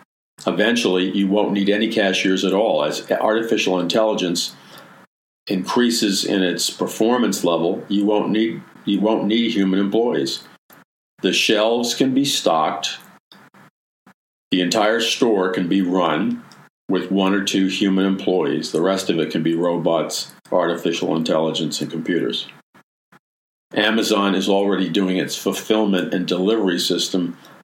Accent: Queens, New York, United States; Old expression my father taught me growing up in Jackson Heights, Queens. Big New York expression.

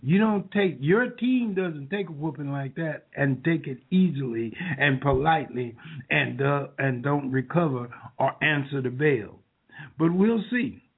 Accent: Texas, United States; because I'm a Texan, and I am, my heritage is Indian and black.

